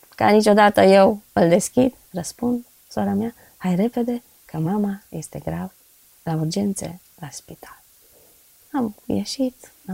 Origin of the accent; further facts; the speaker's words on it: Târgu Mureș, Mureș County, Romania; Da, și am crescut în Târgu Mureș.